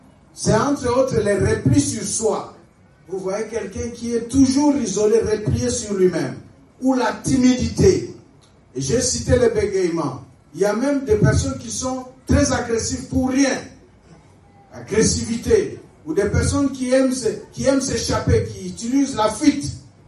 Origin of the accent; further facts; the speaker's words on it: Kikwit, Kwilu, DR Congo; C'était courant chez moi à Kikwit. Ce que je vous dis là, c'était courant chez tout jeune gens qui est né à Kikwit, qui a grandi.